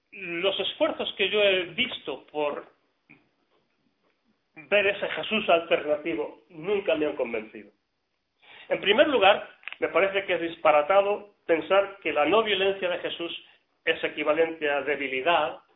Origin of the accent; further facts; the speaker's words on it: Argentina; born there; yo nací en Argentina, estuve aquí cuando la guerra de las Malvinas